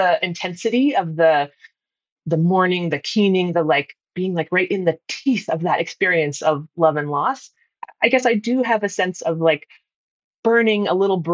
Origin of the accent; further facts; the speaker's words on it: Amherst, Massachusetts, United States; And I grew up in Amherst, Massachusetts, which is the home of Emily Dickinson, and we heard them in school.